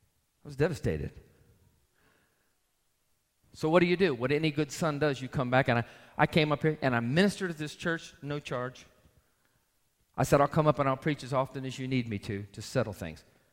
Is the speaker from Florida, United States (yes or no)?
yes; Orlando, Florida, United States; Matter of fact, I was from Orlando, and the place I planned on putting my clinic for many, many years